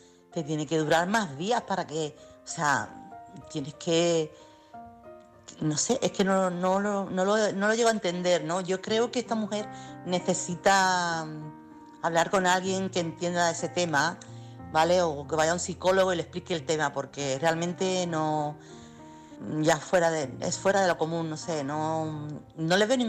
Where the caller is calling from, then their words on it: Chiclana, Andalusia, Spain; corresponsal de Chiclana.